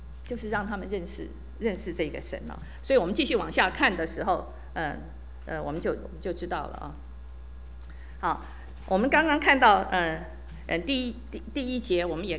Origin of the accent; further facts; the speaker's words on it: Taiwan; 我们这个小时候在台湾的时候，有一些那个 朋友，有些在眷村里的朋友，所以有一点听得懂四川话